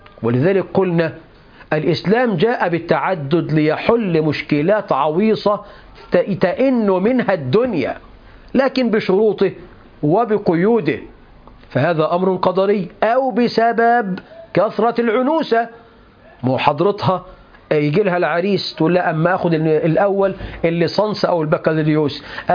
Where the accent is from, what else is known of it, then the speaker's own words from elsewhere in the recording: Egypt; احنا عندنا في مصر حوالي 17 مليون بنت عانس يعني بلا زواج